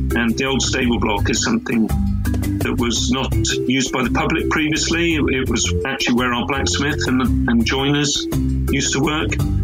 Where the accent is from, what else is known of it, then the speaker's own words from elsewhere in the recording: South West England, United Kingdom; I was very fortunate to grow up in the countryside. I grew up in the Dorset countryside, and I lived on a farm.